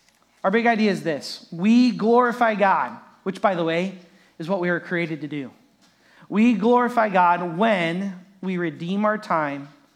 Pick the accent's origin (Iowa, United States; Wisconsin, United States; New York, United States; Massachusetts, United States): Iowa, United States; And I grew up here in Iowa, so we called it pop, not soda.